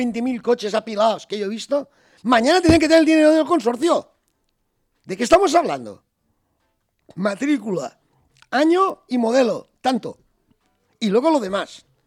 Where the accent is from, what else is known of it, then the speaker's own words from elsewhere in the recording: Chirivella, Valencian Community, Spain; now in El Vedat, Spain; yo nací en Chirivella, he vivido en Chirivella hasta los 45 o 50 años. Luego un tiempo en Valencia y ahora en el Vedat